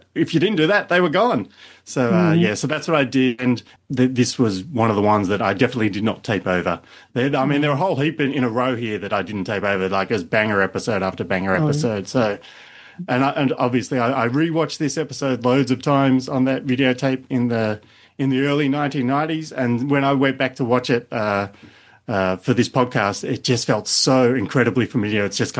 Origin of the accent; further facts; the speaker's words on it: Australia; So as you probably could tell from my accent, I am from Australia, and I specifically grew up in a small country town in Australia.